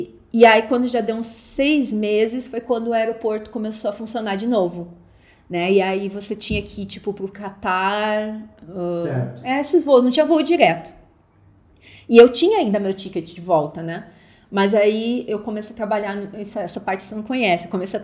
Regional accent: South Region, Brazil; Eu sou do Sul, então muita gente muda pro Uruguai.

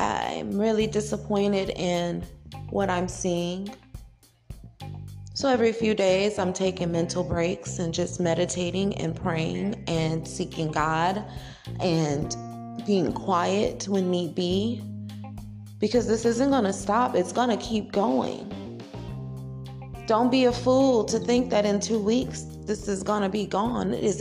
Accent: New Orleans, Louisiana, United States; being a New Orleanian, a Louisianan born and raised, my heart aches for the people in my hometown.

